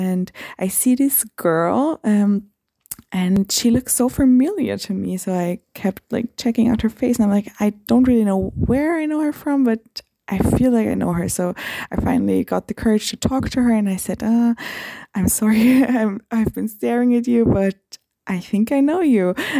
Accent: Vienna, Austria; English is a second language; I'm from Vienna, Austria. I'm 29 years old now

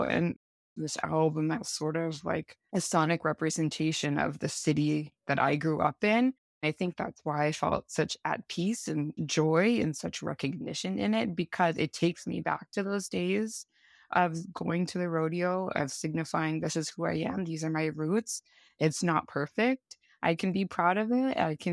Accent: San Antonio, Texas, United States; I was raised in San Antonio, which is also known as Military City, USA.

